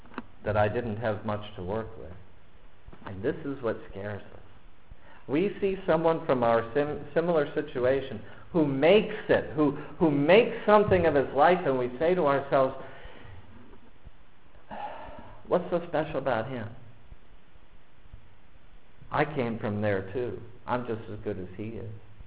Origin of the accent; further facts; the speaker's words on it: Erie, Pennsylvania, United States; also born or lived in West Milton; I grew up in Erie, Pennsylvania. What can you do in Erie, Pennsylvania? I lived my adult life in West Milton, a town of 800.